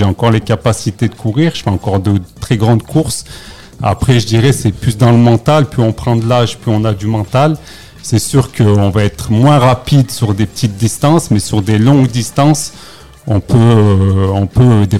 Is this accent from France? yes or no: yes; Échirolles, Auvergne-Rhône-Alpes, France; J'ai 45 ans. Je viens de la ville d'Échirolles. Mm-hmm. Donc, je suis un peu un sportif échirolois.